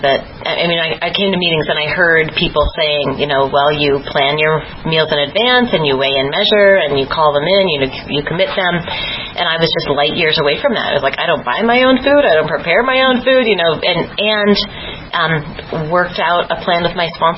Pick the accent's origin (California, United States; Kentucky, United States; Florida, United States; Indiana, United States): Kentucky, United States; Louisville; Hey, everybody. I'm from Louisville.